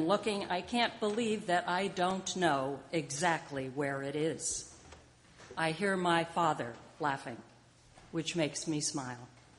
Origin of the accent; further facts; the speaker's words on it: Hamden, Connecticut, United States; part of a ridge that runs through my hometown of Hamden down to Long Island Sound.